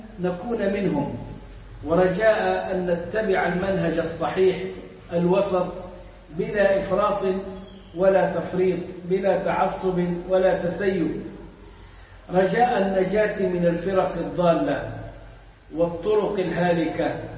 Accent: Egypt; إحنا عندنا في مصر الخطبة والدرس، اللي ما نكملوش في الخطبة نكمله في الدرس

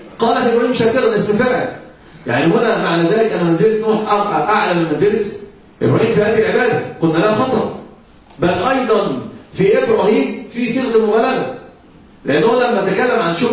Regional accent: Egypt; لما عندنا في مصر المثل يقال كالهرة تأكل وتنكر

